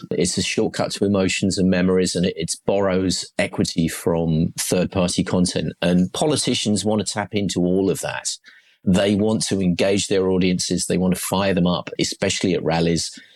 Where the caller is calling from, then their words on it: Worthing, South East England, United Kingdom; I'm on the lovely south coast of England in Worthing.